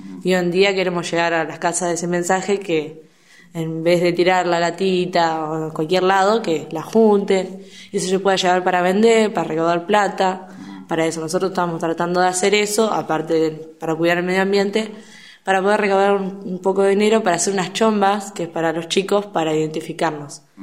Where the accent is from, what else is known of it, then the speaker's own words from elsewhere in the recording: Las Flores, Buenos Aires Province, Argentina; soy del Pago de Oro, cuartel primero de Las Flores, queda 20 y pico kilómetros de acá